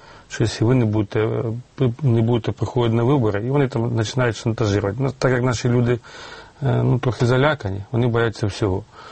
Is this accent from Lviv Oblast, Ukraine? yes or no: no; Dobropillia, Donetsk Oblast, Ukraine; Я не покинув домівку. Я з Добропілля. Добропілля ніколи не було під ДНР. Це островок України на Донбасі.